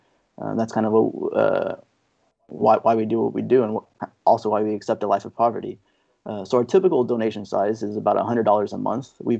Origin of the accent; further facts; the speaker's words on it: Kansas City, United States; now in Florida, United States; So we came from originally Kansas City. I was born and raised in Kansas City.